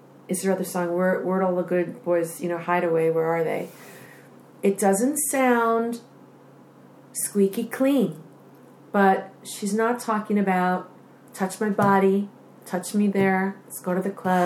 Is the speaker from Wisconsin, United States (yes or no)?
no; Long Island, New York, United States; And I didn't live in Hollywood. I grew up on Long Island.